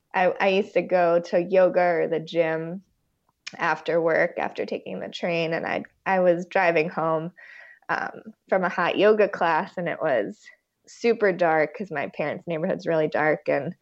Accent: Long Island, New York, United States; I got a job right away working in Manhattan. I'm from Long Island.

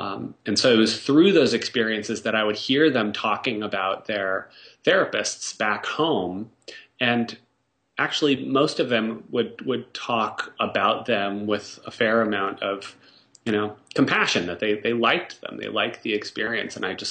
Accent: Wisconsin, United States; growing up in Wisconsin, and I did a lot of sledding in the winter.

